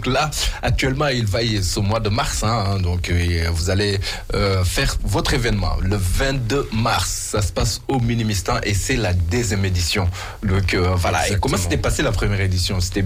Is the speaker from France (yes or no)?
yes; Grenoble, Auvergne-Rhône-Alpes, France; En tout cas, voilà, moi je suis de Grenoble, hein, je vous vois partout.